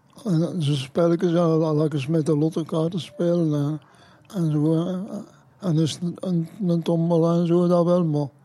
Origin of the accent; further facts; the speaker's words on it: Aarschot, Flemish Brabant, Belgium; Nee, ik ben van Aarschot.